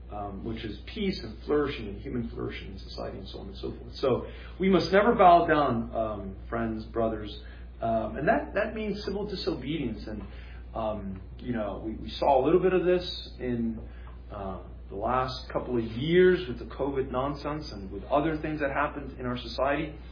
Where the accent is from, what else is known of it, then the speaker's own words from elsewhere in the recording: United States; We are American, most of us, all of us, I would say, right? We want to be, law-abiding citizens. We want to be patriotic. We love our country. This is the country we were born in, many of us, and we've been raised in this country.